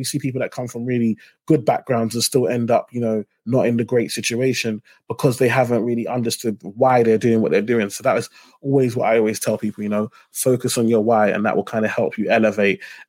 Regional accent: Tower Hamlets, London, United Kingdom; Yeah, so I come from Tower Hamlets in East London.

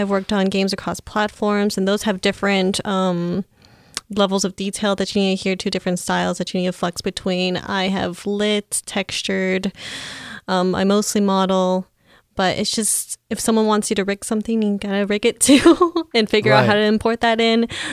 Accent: Arizona, United States; born or raised there

